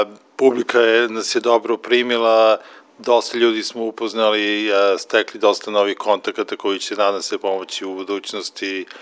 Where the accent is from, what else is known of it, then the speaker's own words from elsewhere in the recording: Smederevska Palanka, Podunavlje District, Serbia; svirali u Smederevskoj Palanci, u mom rodnom gradu, što je bilo odlično, dosta mojih starih prijatelja je došlo